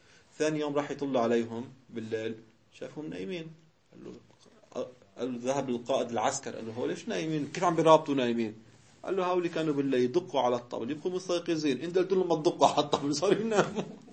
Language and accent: Arabic; Tibnin, Nabatieh Governorate, Lebanon; قرية في الجنوب اسمها شقرة. تبنين قريتي جنبها في قرية اسمها شقرة.